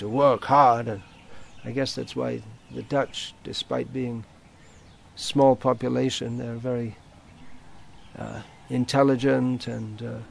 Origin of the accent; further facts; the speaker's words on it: England, United Kingdom; I was raised in England, where the culture is to be very polite and say please and thank you.